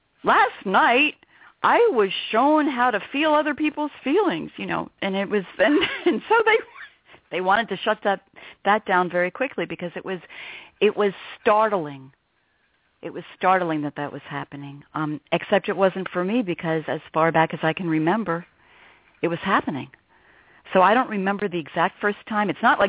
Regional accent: Princeton, New Jersey, United States; And I grew up outside of Princeton, New Jersey, up in a lot of country.

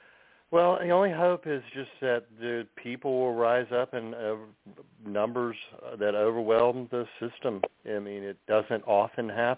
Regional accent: North Carolina, United States; I come from North Carolina.

